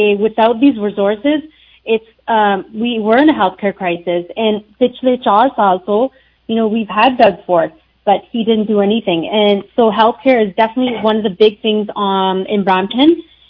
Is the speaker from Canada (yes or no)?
yes; Brampton, Ontario, Canada; ਮੈਂ ਤੁਹਾਡੀ NDP candidate Brampton West ਤੋਂ, ਮੈਂ ਬ੍ਰੈਂਪਟਨ ਵਿੱਚ ਹੀ ਜੰਮੀ ਪਾਲੀ ਆ।